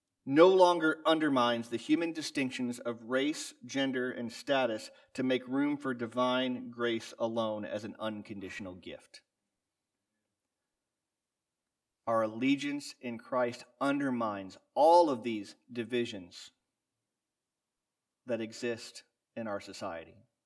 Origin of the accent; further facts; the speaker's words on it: Ohio, United States; we found out that I was from Ohio, and this other couple was from Michigan.